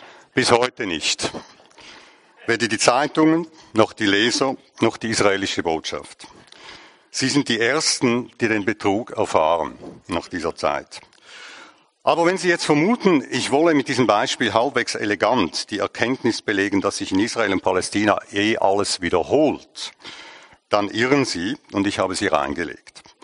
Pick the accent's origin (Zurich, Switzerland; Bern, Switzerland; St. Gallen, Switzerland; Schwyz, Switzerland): Zurich, Switzerland; sollte ich als Zürcher sagen